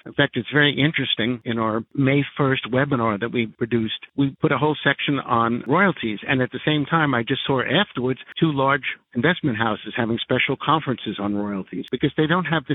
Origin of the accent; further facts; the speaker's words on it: New York, United States; As a New Yorker, I like to buy wholesale, not retail.